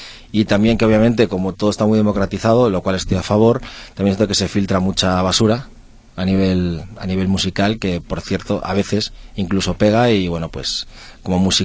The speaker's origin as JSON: {"language": "Spanish", "country": "Spain", "said": "aunque seamos de España, es como, yo creo que soy el peor español del mundo, me van a quitar el pasaporte."}